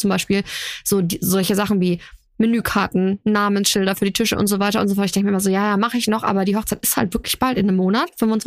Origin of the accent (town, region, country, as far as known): Austria